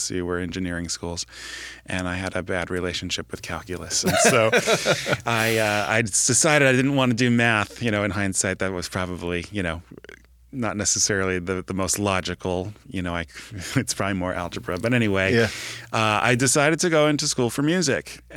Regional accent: New Jersey, United States; I grew up in New Jersey at a very large parish, over 5,000 registered families.

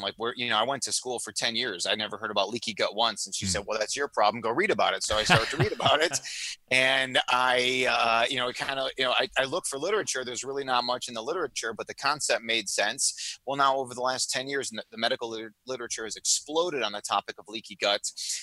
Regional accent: Chicago, Illinois, United States; you know, and I'm originally from Chicago

